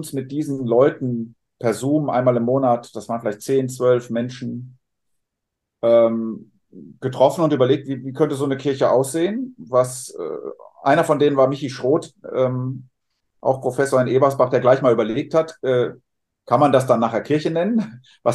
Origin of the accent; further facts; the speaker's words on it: Switzerland; Ich bin eigentlich Schweizer. Deswegen fehlen mir hier die Berge.